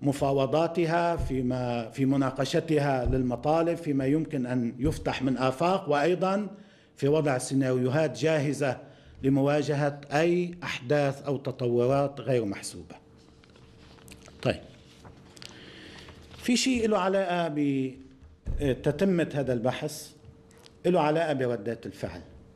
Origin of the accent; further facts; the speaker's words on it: Lebanon; خلينا نجي نقول نحن كلبنانيين جميعا